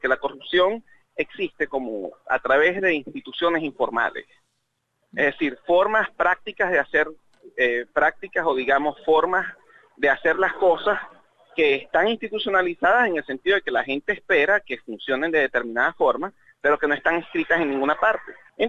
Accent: Maracaibo, Zulia, Venezuela; hay un puente que están construyendo a apenas 20 minutos, media hora, donde vive mi familia allá en Maracaibo

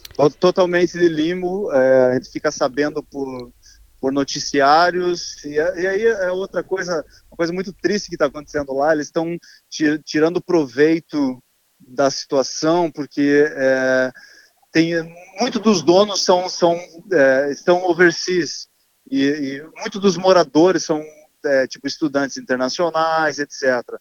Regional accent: Curitiba, Paraná, Brazil; now in Australia; eu sou de Curitiba, no Paraná. E eu tô aqui na Austrália já há mais de 10 anos. Então, né, como a grande maioria dos brasileiros, eu vim, né, como estudante, comecei a minha batalha diária aqui trabalhando, e graças a Deus hoje eu sou australiano, né?

